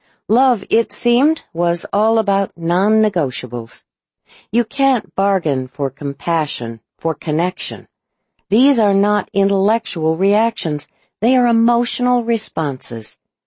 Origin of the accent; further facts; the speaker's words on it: United Kingdom; I grew up in Britain, where my dad ran a pub